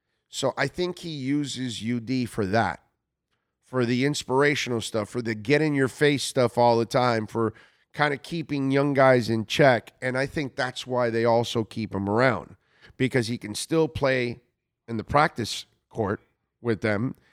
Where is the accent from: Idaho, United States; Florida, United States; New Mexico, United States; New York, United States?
Florida, United States; I'm born and raised in South Florida, and all I know is our teams.